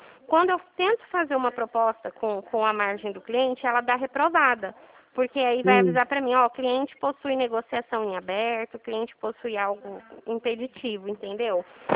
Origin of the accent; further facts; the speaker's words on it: Dracena, São Paulo, Brazil; Dracena, não sou daí de Regente Feijó.